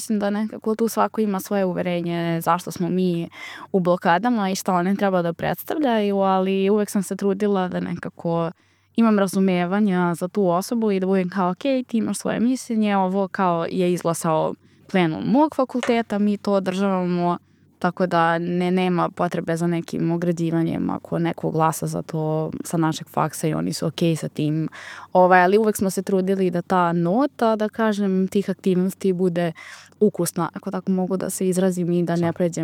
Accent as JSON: {"language": "Serbian", "region": "Vojvodina", "country": "Serbia", "said": "s obzirom da sam ja poreklom iz Varošice pored Novog Sada, a išla sam u gimnaziju u Novi Sad"}